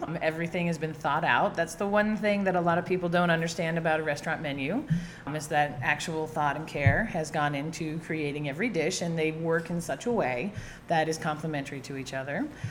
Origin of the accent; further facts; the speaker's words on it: Maui, Hawaii, United States; born there; So I was born in Maui.